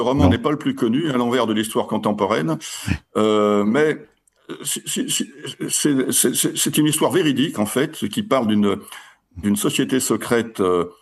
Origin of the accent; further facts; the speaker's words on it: Lyon, Auvergne-Rhône-Alpes, France; Bon, vous savez que je suis lyonnais.